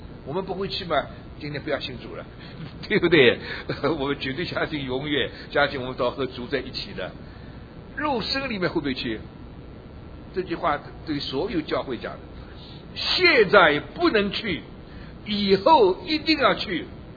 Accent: Taiwan; now in United States; 这个我从台湾来，台湾那个买药很方便的

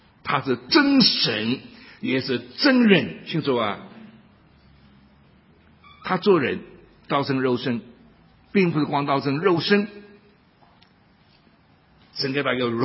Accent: Shanghai, China; 我自己生在上海，长在上海，我不喜欢上海人

